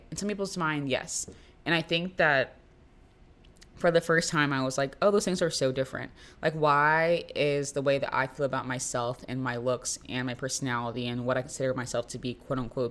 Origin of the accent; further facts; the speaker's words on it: Florida, United States; like growing up in Florida, even being in New York, where like there are more people that look like me.